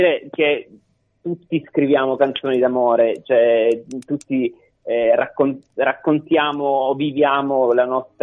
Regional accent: Palermo, Sicily, Italy; io sono palermitano, Veronica è toscana, ma da molti anni vivo a Palermo.

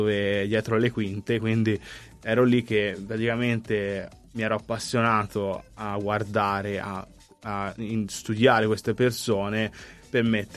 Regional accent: Arezzo, Tuscany, Italy; sono di Arezzo, volevo chiamarlo Aretium per fare un po' di latino

